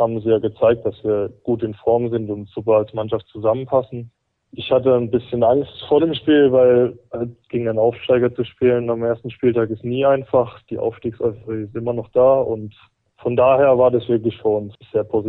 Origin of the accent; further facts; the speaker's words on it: France; Sowieso als Franzose darf ich nicht wetten.